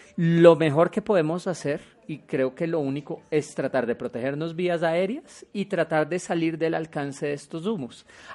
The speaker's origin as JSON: {"language": "Spanish", "town": "Bogotá", "region": "Bogotá D.C.", "country": "Colombia", "said": "Yo creo que como bogotanos es la emergencia más grande."}